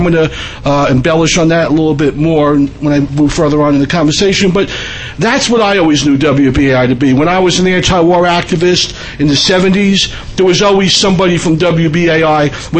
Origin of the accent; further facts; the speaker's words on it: Long Island, New York, United States; I am from Long Island, I'm not a city resident.